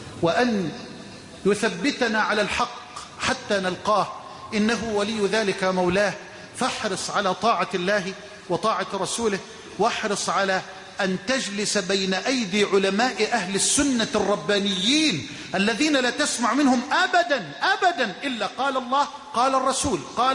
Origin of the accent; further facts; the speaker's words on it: Egypt; واجعل بلدنا مصر